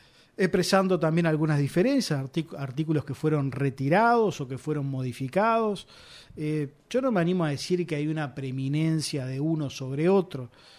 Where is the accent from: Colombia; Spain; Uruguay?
Uruguay; una causa nacional que nos embanderaba a todos como uruguayos